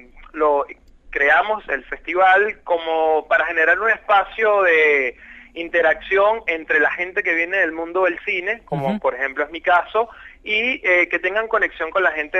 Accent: Venezuela; moved away as an adult; now in Argentina; Tengo acá ya 8 años viviendo acá en Argentina.

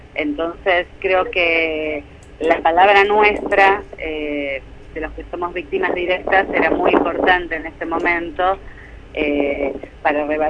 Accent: Lisandro Olmos, Buenos Aires, Argentina; born there; hasta que fue legalizada en la cárcel de Olmos, donde yo nací

